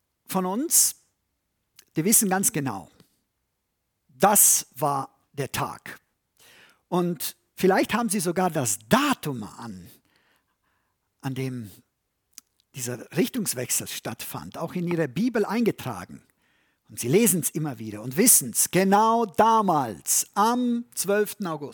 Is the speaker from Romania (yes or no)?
yes; Transylvania, Romania; In Siebenbürgen, von wo ich herkomme